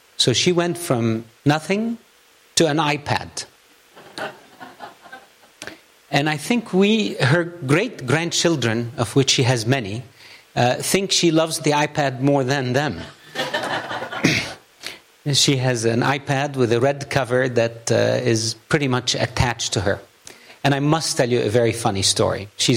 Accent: Los Angeles, California, United States; It is good to be in my region, my personal region, and here in LA, my hometown.

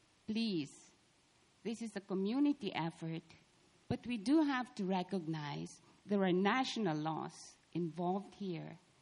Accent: Philippines; English is a second language; I'm from the Philippines, the third largest English-speaking nation

